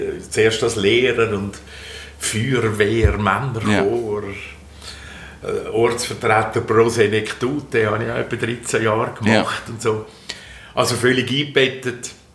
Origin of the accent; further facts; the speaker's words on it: Zürich, Zurich, Switzerland; ich bin in Albisrieden aufgewachsen, Stadt, ja, Zürich